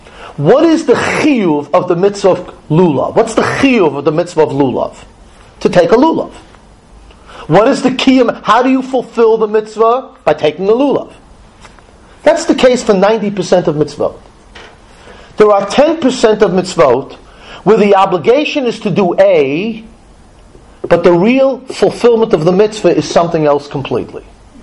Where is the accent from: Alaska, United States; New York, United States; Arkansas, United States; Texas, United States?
New York, United States; Borough Park; when I grew up in Borough Park in the shul where they had 40 people for Shabbos and 500 people for Rosh Hashanah Yom Kippur